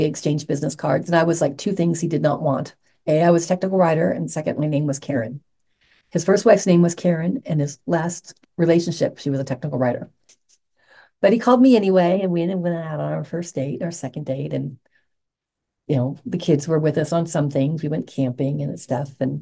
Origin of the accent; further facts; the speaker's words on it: California, United States; born there; I was born in California.